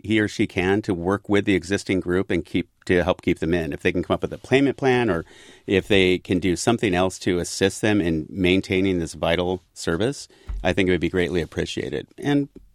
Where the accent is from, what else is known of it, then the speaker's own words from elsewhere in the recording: Port Gamble, Washington, United States; I'm from Port Gamble. I mean, it's not that far from Seattle, but as the crows flies, 25, 30 miles.